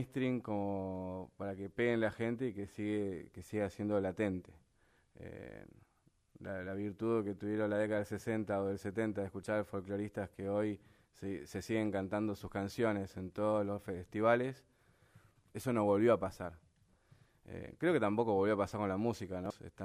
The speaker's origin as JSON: {"language": "Spanish", "region": "Buenos Aires", "country": "Argentina", "tie": "born or raised there", "said": "nosotros nos criamos muchos en Almagro, o en el centro"}